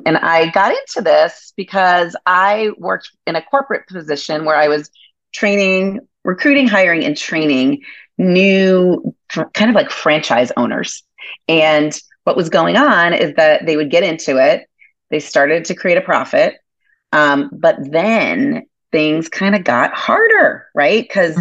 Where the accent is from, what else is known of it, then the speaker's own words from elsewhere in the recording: Boston, Massachusetts, United States; We've lived here since 2000. So we've lived here a while, but I grew up in Boston. So I am East Coast at heart. Turned into a Midwesterner.